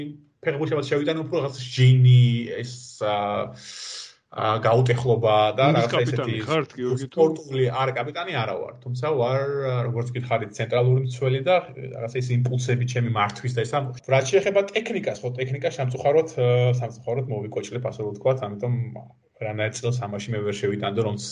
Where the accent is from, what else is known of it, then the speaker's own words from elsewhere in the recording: Batumi, Adjara, Georgia; რა თქმა უნდა დავიბადე და გავიზარდე ბათუმში